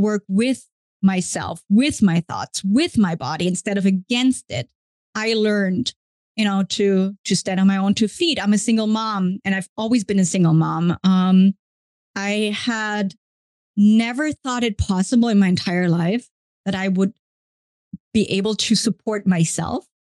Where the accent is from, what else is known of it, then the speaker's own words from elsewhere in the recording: Germany; English is a second language; I am from Germany, was born and raised in Germany in quite a well-to-do family. I'm the middle child of three